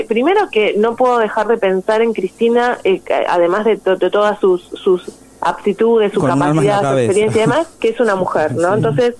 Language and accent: Spanish; Morón, Buenos Aires Province, Argentina; soy diputada nacional y todo, pero soy de Morón